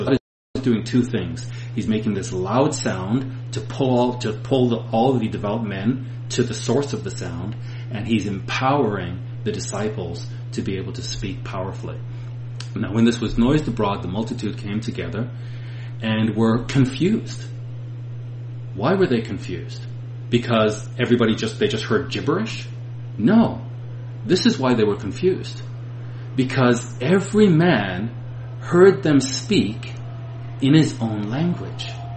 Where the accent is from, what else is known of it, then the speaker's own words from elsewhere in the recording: Toronto, Ontario, Canada; when I was growing up in Toronto, we had these thing called Newfie jokes. I didn't even know where Newfoundland was.